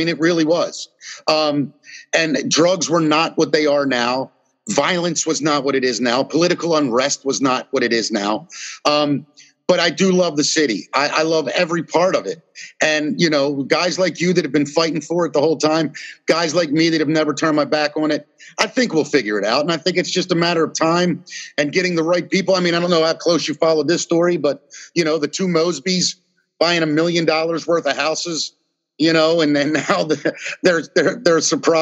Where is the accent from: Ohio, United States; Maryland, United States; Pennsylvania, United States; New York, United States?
Maryland, United States; Baltimore; Yeah, right. Actually, I'm Lauraville, right below Hamilton, little Herring Run Park.